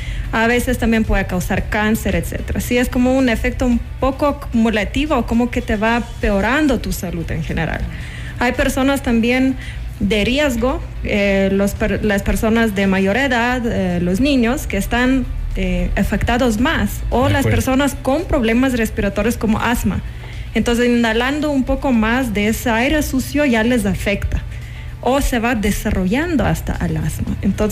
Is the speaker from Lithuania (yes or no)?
yes; Lithuania; Spanish is a second language; now in Ecuador; De Lituania.